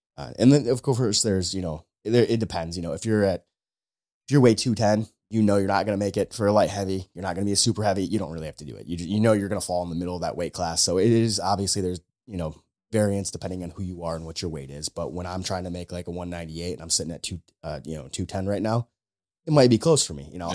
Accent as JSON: {"language": "English", "region": "Michigan", "country": "United States", "tie": "born or raised there", "said": "I hate the humidity here. Like, especially growing up in Northern Michigan, I'm like, when I walk 10 feet to my truck from my door, I'm like sticky right. already."}